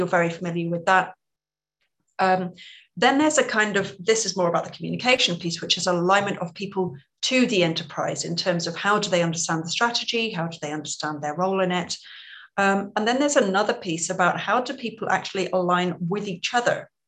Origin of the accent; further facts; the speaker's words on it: United Kingdom; now in Netherlands; I'm British. I'm based in the Netherlands. I married a Dutchman